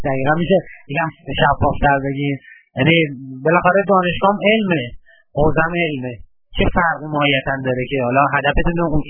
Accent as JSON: {"language": "Persian", "town": "Tehran", "region": "Tehran Province", "country": "Iran", "lives_now": "Bahrain", "said": "من شخصا از تهران اومدم"}